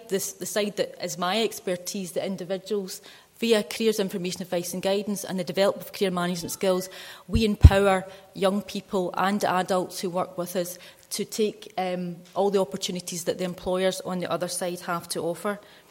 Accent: Glasgow, Scotland, United Kingdom; I'm from Glasgow and Glaswegians speak very fast

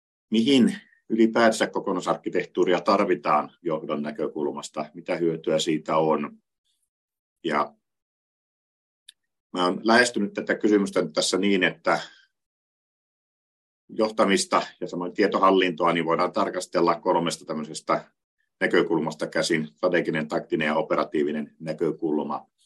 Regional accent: Jyväskylä, Central Finland, Finland; Olen Jyväskylästä kyllä kotoisin, mutta lähdin tuonne sitten pariksi vuodeksi opiskelemaan

